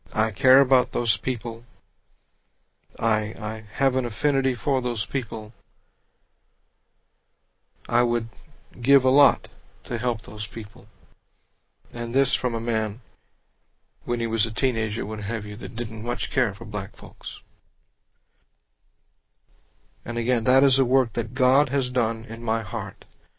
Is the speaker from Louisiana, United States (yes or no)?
yes; Houma, Louisiana, United States; I was raised down in Houma. We're not raised to especially care about black people there.